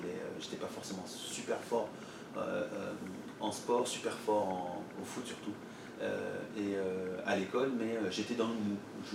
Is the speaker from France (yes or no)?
yes; Île-de-France, France; j'ai 37 ans. Je suis né le 28 mars 1983 à Juvisy. Je viens de la banlieue sud de Paris. J'ai des parents originaires du Sénégal et du Mali. Je suis français, né ici.